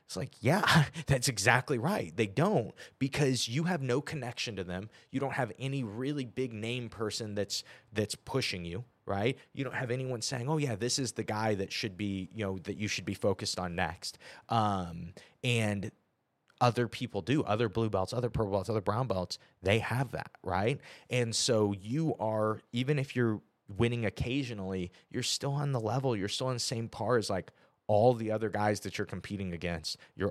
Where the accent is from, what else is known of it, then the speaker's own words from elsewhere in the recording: Midwest, United States; as a Midwesterner, it felt a little more like infamy than recognition.